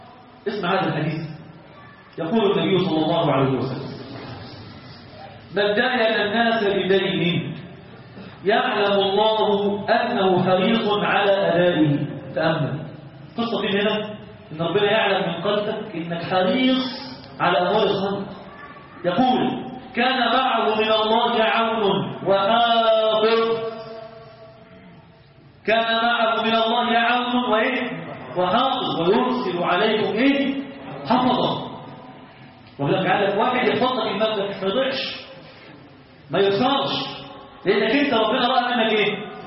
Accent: Egypt; لان احنا عندنا في مصر هذا المحرك ده كبير قوي

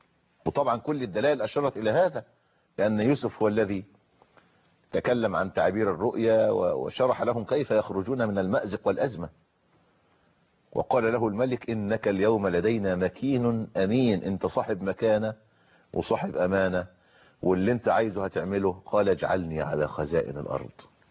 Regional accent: Egypt; نظام الترشيح عندنا في مصر

